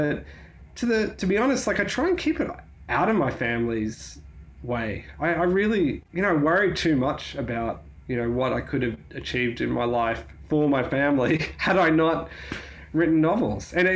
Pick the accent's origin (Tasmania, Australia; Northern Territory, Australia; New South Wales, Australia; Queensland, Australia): Queensland, Australia; I'm from Queensland.